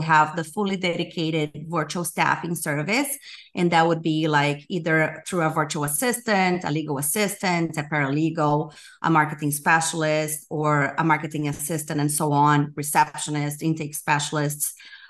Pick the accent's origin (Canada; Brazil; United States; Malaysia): Brazil; English is a second language; So I'm from Brazil. I was raised at a family, very religious and traditional family.